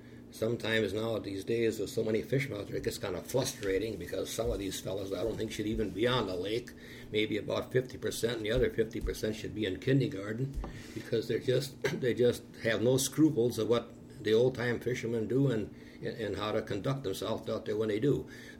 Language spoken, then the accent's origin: English; Neenah, Wisconsin, United States; also born or lived in Combined Locks; I live here in Neenah, Lake Winnebago. And I was born in Combined Locks. And at age three, it was 1931, December 13th, I was born. And then when I was 3 years old, my mother and my dad bought a farm out this side of Neenah here.